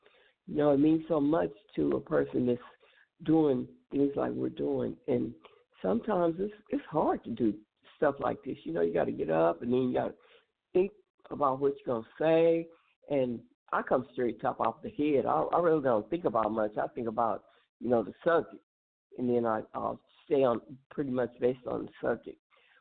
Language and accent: English; Phoenix, Arizona, United States; I want you to know, Phoenix, Arizona, I love you. This is my home state. I know I'm moving again. I know I keep moving away. I keep coming back because my family's here.